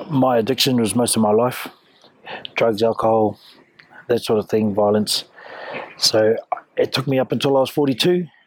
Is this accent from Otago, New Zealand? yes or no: no; Auckland, New Zealand; also born or lived in Whangarei; I hail from Whangarei. I grew up in Auckland. My papakāinga is out Mangakahi away, a place called Parakou.